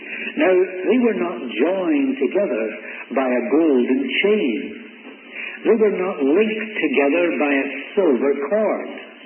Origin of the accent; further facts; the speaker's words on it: Scotland, United Kingdom; Now, I'm a Scot, and I didn't think that was fool value for my money.